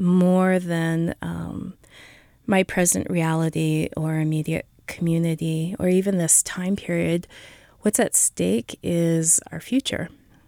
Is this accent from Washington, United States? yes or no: yes; Seattle, Washington, United States; You know, growing up in Seattle, we're a very middle-of-the-road weather people.